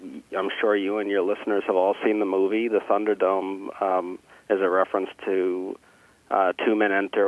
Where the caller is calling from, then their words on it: Washington, District of Columbia, United States; I'm in Washington, D.C., sir.